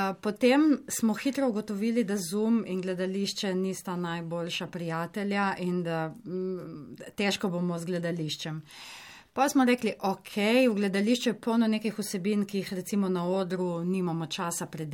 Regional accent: Sveti Anton, Coastal–Karst, Slovenia; Jaz sem pa iz Svetega Antona.

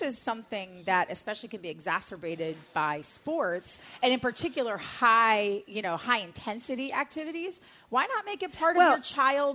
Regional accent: Wisconsin, United States; I'm from Wisconsin.

